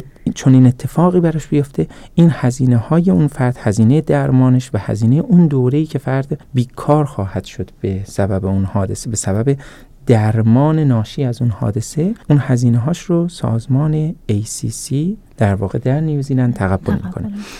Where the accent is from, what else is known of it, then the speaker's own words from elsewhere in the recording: Iran; first language fa; now in New Zealand; چون من خودم ایرانی هستم، فارسی زبانم